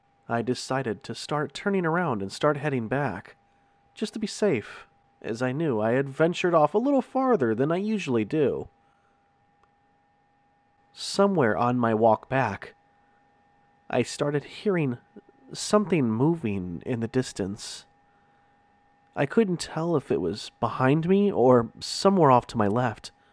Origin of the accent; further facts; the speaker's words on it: Waco, Texas, United States; I'm born and bred in Waco, Texas, which is south of Fort Worth.